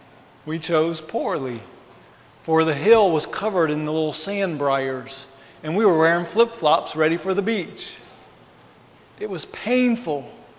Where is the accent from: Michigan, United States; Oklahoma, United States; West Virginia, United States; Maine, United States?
West Virginia, United States; something a little strange that I had never seen before growing up in West Virginia